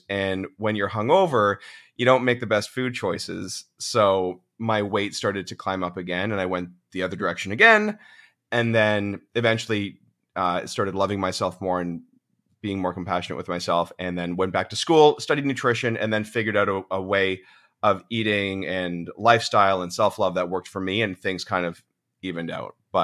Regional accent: Orangeville, Ontario, Canada; I'm from Orangeville, which is like a small town-ish. It's not small anymore, like anything around Toronto. It's now huge.

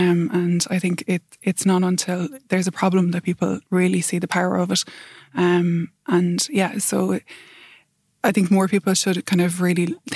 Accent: Castlerea, Connacht, Ireland; I grew up in Castlereagh in Roscommon. So it was, at that time, I think when we moved there was something like 27 pubs in the area, which in a small town.

